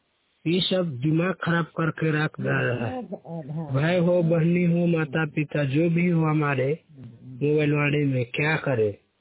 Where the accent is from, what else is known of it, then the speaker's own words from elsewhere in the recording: Bagicha, Chhattisgarh, India; मेरा जिला है जसपुर और छत्तीसगढ़ राज्य है, तहसील मेरा बगीचा।